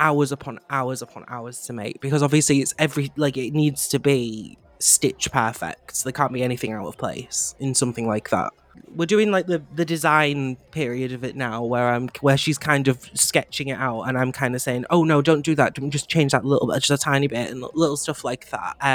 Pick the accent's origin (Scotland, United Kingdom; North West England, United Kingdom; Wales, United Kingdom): North West England, United Kingdom; Manchester; I'm from Manchester.